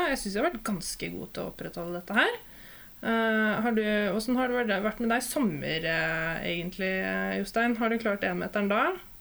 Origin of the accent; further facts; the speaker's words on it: Drøbak, Akershus, Norway; Jeg er fra Drøbak, så det er jo samme møla egentlig.